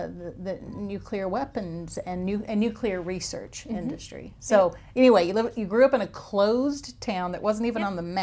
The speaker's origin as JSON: {"language": "English", "region": "Tennessee", "country": "United States", "tie": "born or raised there", "said": "Okay, I grew up near Oak Ridge, Tennessee."}